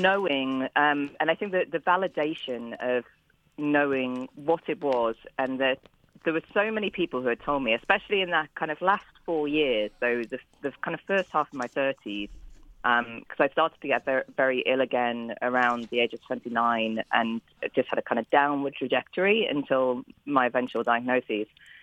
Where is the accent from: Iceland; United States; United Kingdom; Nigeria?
United Kingdom; Nottingham, East Midlands; So I grew up in Nottingham, which everybody knows mostly because of Robin Hood and the Sheriff of Nottingham. But it is what people don't know about it is that it is a city built on sandstone